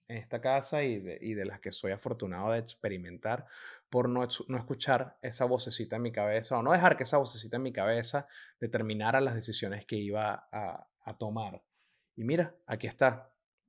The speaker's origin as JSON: {"language": "Spanish", "country": "Venezuela", "moved": "yes", "said": "Yo salí escapando de Venezuela prácticamente, mi familia salió primero."}